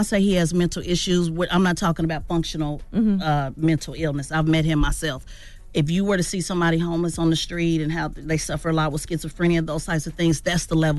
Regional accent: Oklahoma, United States; I'm from Oklahoma.

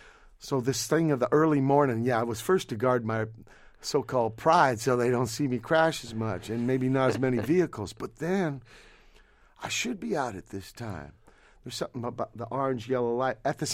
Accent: Virginia, United States; Well, I came from Virginia, but I moved to Pedro.

